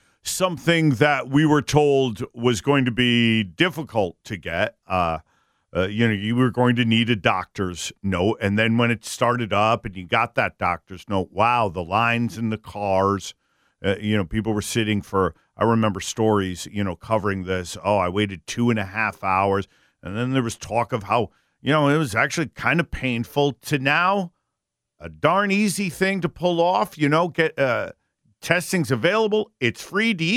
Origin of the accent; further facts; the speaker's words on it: New Haven, Connecticut, United States; I'm born and raised in Morris Cove, which is hop, skip, and a jump from Fairhaven.